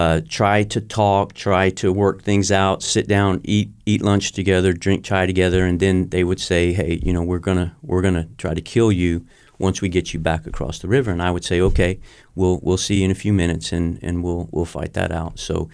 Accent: United States; But at the same time, I'm an American.

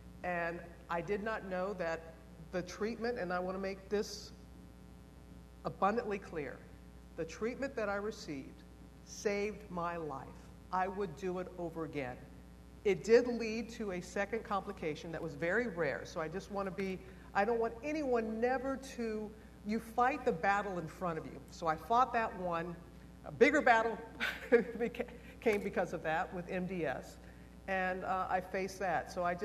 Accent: Mississippi, United States; Tennis was my love growing up in Mississippi.

